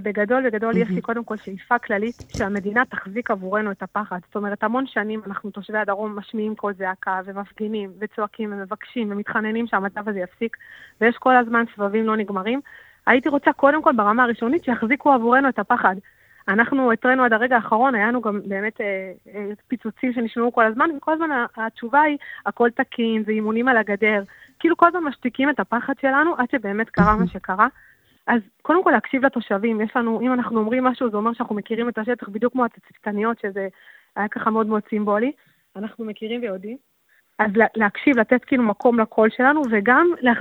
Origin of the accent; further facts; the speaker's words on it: Ma'agalim, Southern District, Israel; כל החיים בדרום, אני מיושב מעגלים במקור, ובעצם גדלתי במקום הכי בטוח בעולם